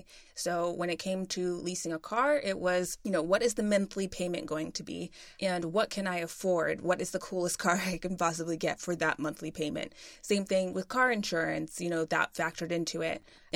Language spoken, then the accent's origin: English; United States; First of all, I grew up in America, so, you know, global economic standards, pretty much lucked out there.